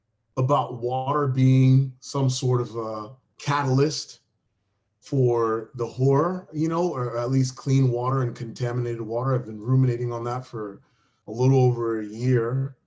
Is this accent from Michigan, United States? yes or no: no; New York, United States; I'm from New York. My family's from Haiti.